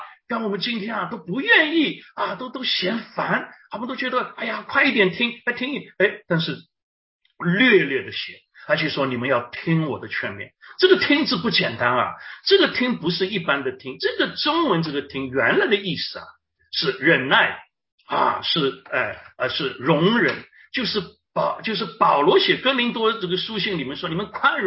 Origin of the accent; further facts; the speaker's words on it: Shanghai, China; 我是上海人，我很喜欢吃生煎包啊，啊，那么有一次呢，回到上海啊